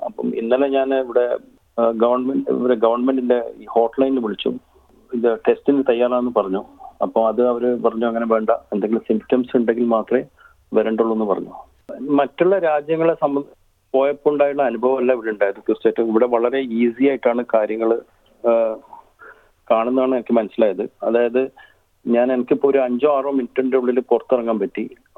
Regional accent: Kerala, India; now in Australia; തീർച്ചയായിട്ടും ഞാൻ മലയാളി എന്ന നിലക്ക് നമ്മളെല്ലാവരും വളരെ ന്യൂസും വാട്സപ്പും കാര്യങ്ങളും അറിയുന്നത് കൊണ്ടാണ്

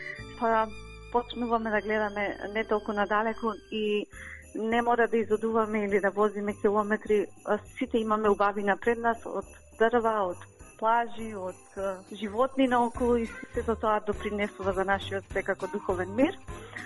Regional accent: Wollongong, New South Wales, Australia; од Вуламбонг.

